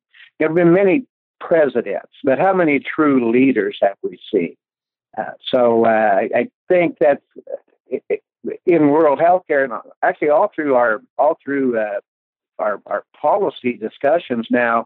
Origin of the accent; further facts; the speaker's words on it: Blackwell, Oklahoma, United States; I was born and raised in Blackwell, Oklahoma, small town about 60 miles south of Wichita, Kansas.